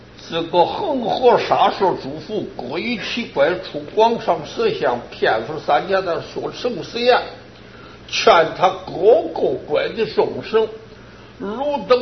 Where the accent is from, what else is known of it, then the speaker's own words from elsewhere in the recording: China; 因为我们中国人说话爱简单，翻一个经题这四六个字他念不来。